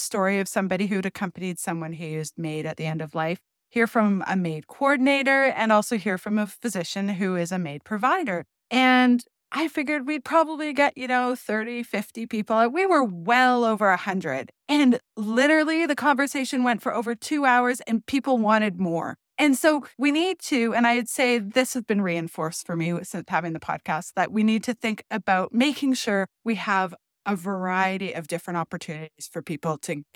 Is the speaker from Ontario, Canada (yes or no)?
yes; Thunder Bay, Ontario, Canada; I'm from Thunder Bay. So I know that here in Northwestern Ontario